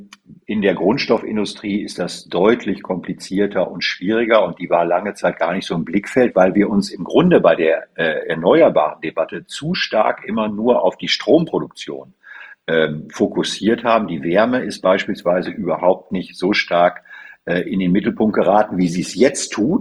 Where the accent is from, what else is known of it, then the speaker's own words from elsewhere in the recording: North Rhine-Westphalia, Germany; Ich komme ja aus der Bezirks, aus dem Münsterland